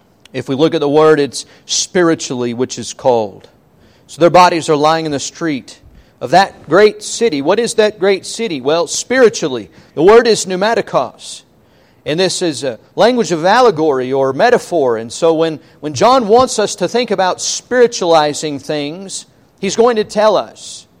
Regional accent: United States; And I count myself in that because I'm an American just like everyone else is an American on this soil

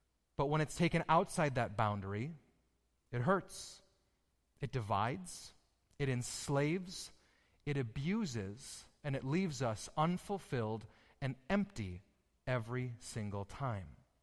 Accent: Michigan, United States; Now, most of you know I grew up in Michigan. In Michigan, 9 months out of 12 is winter, and it is cold

